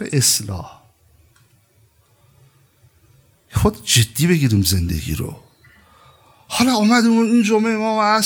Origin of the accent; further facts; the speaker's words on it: Iran; منم ایرانی هستم، منم مثل شما هستم